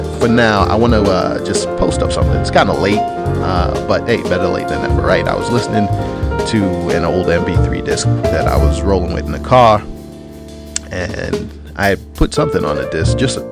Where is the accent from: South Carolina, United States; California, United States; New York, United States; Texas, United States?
New York, United States; You know, I'm a New Yorker till I do or die, fam.